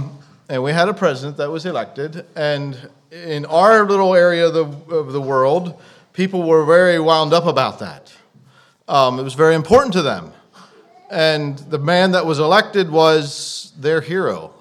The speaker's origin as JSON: {"language": "English", "region": "Pennsylvania", "country": "United States", "said": "And, you know, we're from Pennsylvania. I don't think I mentioned that, but we are from Pennsylvania in the States."}